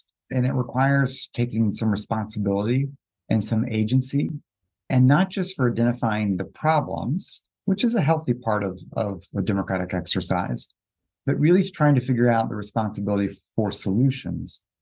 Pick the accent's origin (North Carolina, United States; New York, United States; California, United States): North Carolina, United States; And I grew up in the South where, you know, sort of black and white. There wasn't a lot of diversity in the communities where I grew up in rural North Carolina.